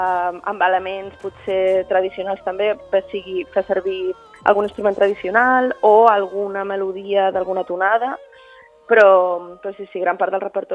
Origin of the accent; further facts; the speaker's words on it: Ibiza, Balearic Islands, Spain; Jo sóc eivissenca